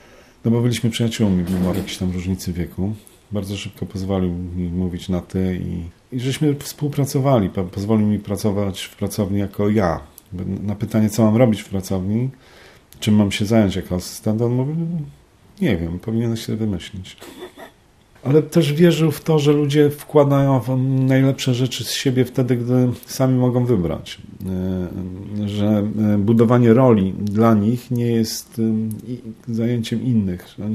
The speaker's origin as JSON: {"language": "Polish", "town": "Bydgoszcz", "region": "Kuyavian-Pomeranian Voivodeship", "country": "Poland", "tie": "born or raised there", "said": "Wychowałem się w Bydgoszczy. Wakacje spędzałem w Toruniu, w rodzinie babci. I tam się musiałem bić o Bydgoszcz, później wracałem do Bydgoszczy, tam się musiałem bić o Toruń."}